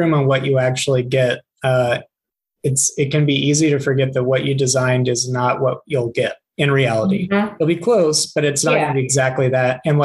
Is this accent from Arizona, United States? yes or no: yes; Tucson, Arizona, United States; I grew up in Tucson. I didn't know optics was a thing until freshman year.